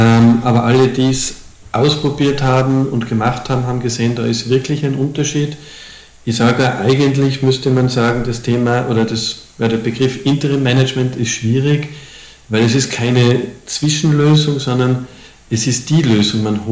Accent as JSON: {"language": "German", "region": "Tyrol", "country": "Austria", "said": "nicht nur aus Salzburg, sondern ich komme aus Tirol"}